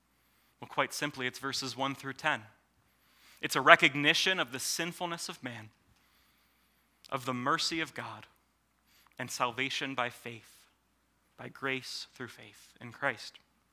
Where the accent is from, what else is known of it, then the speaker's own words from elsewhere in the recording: Pittsburgh, Pennsylvania, United States; Well, I am an American. I'm a Pittsburgher.